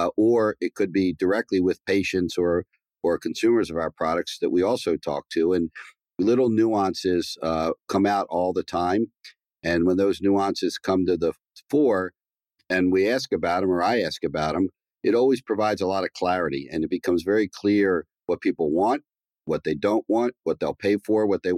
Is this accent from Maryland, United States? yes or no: yes; Baltimore, Maryland, United States; Actually, it was great. I grew up in a very kind of middle-class neighborhood across the street from my elementary school and my junior high school.